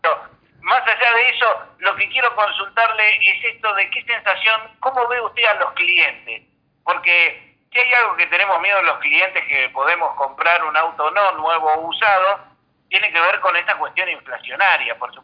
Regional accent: Urquiza, Argentina; Usted sabe que yo soy de Urquiza y usted es vecino, en definitiva.

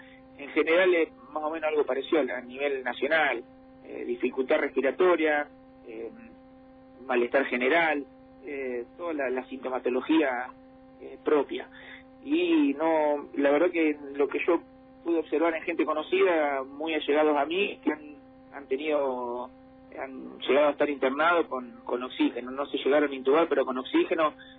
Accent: Alfonso, Buenos Aires, Argentina; De Alfonso, sí. Yo soy nacido, criado, todo en Alfonso.

